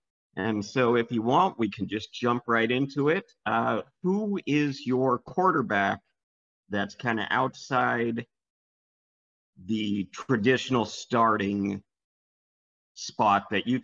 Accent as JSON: {"language": "English", "region": "Pacific Northwest", "country": "United States", "said": "I'm from the Northwest"}